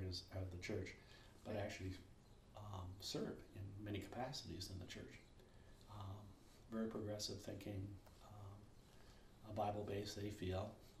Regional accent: Wisconsin, United States; As I mentioned, I grew up in Wisconsin in a Lutheran church.

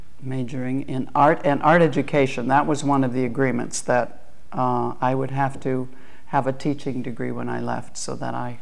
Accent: Racine, Wisconsin, United States; born there; I was born in Racine, Wisconsin, and have three sisters and one brother.

